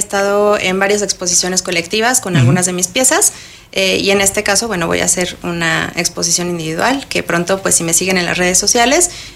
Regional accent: Mexico City, Mexico; born there; also born or lived in Madrid / Chicago / London; now in Querétaro, Mexico; Yo nací aquí en la Ciudad de México, y después me fui a vivir a diferentes países. Estuve viviendo en Madrid, en Chicago, en Londres, y después regreso a la Ciudad de México, Y después me vengo a vivir aquí a Querétaro. Ya llevo aquí 8 años

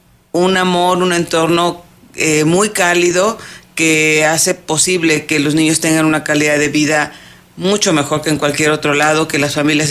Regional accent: Mexico; Porque pues como mexicanos nos gusta el contacto con la familia

